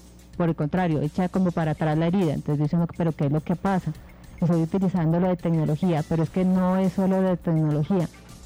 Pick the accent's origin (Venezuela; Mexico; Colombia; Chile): Colombia; nosotros somos colombianos, somos de frijoles, papas criollas, aguacate, yuca